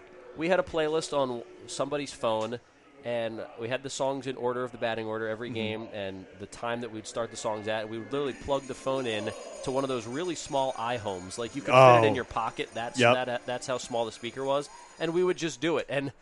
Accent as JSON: {"language": "English", "town": "Philadelphia", "region": "Pennsylvania", "country": "United States", "tie": "born or raised there", "said": "growing up in the Philly area, my friends and I, we'd hear that song come on the radio."}